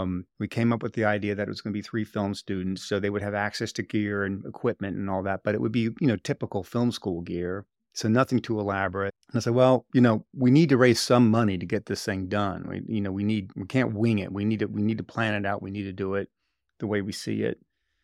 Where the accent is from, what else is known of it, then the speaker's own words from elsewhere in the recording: Sarasota, Florida, United States; Well, I grew up in Sarasota, Florida, on basically an island key called Lombok Key. Spent most of my childhood there, kind of being a little bit of a beach bum